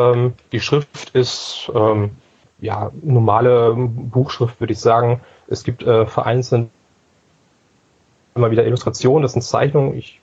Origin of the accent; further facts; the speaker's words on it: Hamburg, Germany; Ich komme aus Hamburg, bin hier geboren, hier aufgewachsen und habe einen Großteil meines Lebens hier verbracht. Und ich bin 42 Jahre alt im Moment.